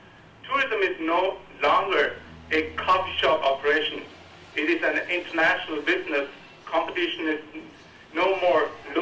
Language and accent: English; Austria; also born or lived in India; I was born in India, but more or less grew up in Austria, where I spent many years throughout my life.